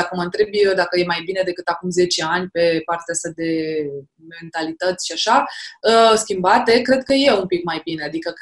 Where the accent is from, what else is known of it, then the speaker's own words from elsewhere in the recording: Giurgiu, Giurgiu County, Romania; cum ne-am dus și la Giurgiu, eu sunt de la Giurgiu